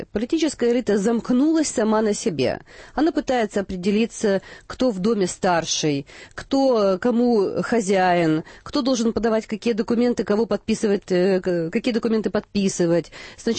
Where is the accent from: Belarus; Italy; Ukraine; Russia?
Ukraine; Я лично, как украинка, не готова еще к передаче своего суверенитета